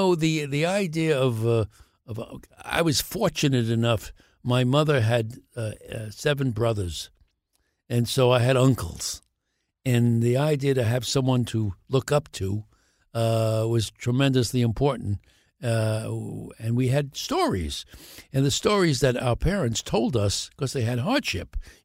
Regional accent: Brooklyn, New York, United States; But I think growing up in Brooklyn gives you a real perspective on life.

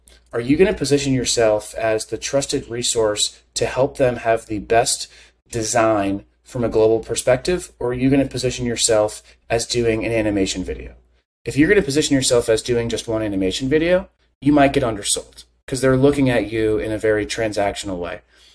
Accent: United States; Like, sorry, US, I'm American, so I can say it. We're way too entitled.

